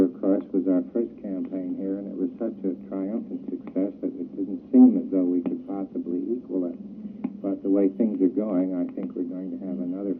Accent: Los Angeles, California, United States; That's correct. I came from Los Angeles.

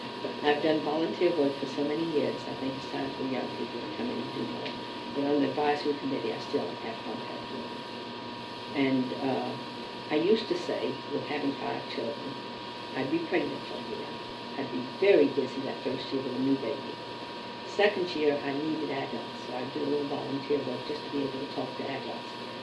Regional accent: the South, United States; now in Pittsburgh, United States; when I moved to Pittsburgh from the South, everyone I knew in the South had been Democrat.

